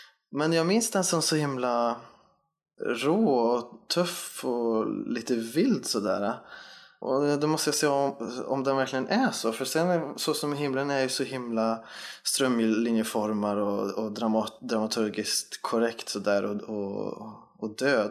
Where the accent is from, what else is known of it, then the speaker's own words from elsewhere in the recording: Västra Götaland County, Sweden; För den är inspelad där vi kommer ifrån, Västgöta slätten.